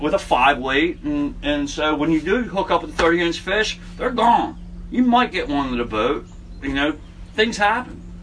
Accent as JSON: {"language": "English", "region": "East Coast", "country": "United States", "tie": "born or raised there", "said": "I grew up on the East Coast."}